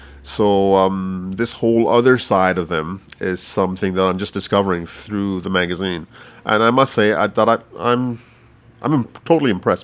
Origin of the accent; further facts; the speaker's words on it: Montreal, Quebec, Canada; growing up in Montreal, we got exposed to the diaspora and the people of the diaspora, whether they're from Haiti or from Jamaica. And for myself, I had a special feeling for Jamaica, growing up with Jamaicans in Montreal.